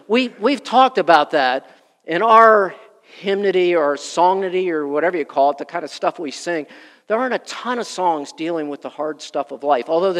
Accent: East Coast, United States; now in Indiana, United States; See, I grew up on the East Coast, kind of in a sort of a city thing. So I wasn't into farming, but now I live in Indiana.

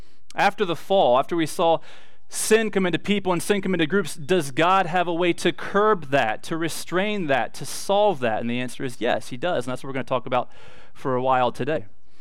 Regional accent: Ohio, United States; it doesn't affect me at all. I'm from Ohio.

